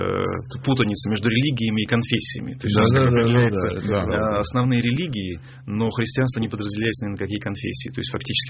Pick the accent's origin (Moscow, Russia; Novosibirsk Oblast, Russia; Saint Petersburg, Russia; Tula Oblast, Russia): Moscow, Russia; also born or lived in Vladivostok, Russia; Да, мы жили в Москве. Хоть я родился в Владивостоке, там мой отец инженером проработал пару лет. И вот вернулись опять в Москву.